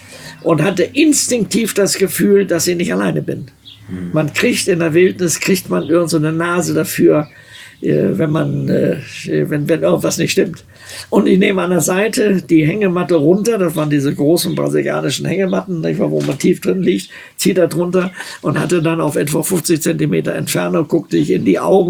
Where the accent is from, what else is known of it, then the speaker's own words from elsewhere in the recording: Germany; ich bin ja Deutscher